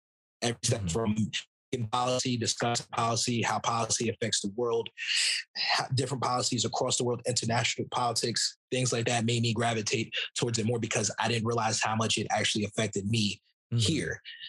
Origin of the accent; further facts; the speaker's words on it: North Carolina, United States; also born or lived in Huntington; I was born in Huntington, but then I moved like when I was like 6 or 7 months or 8 months, something like that. Got and it. I went to North Carolina and I grew up there.